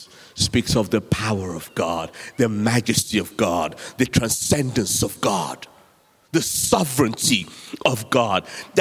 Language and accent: English; Nigeria; I'm a Nigerian.